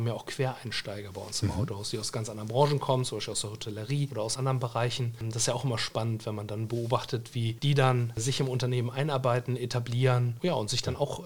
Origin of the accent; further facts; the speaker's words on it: Schleswig-Holstein, Germany; bin ich als Schleswig-Holsteiner endlich wieder im Heimatbundesland.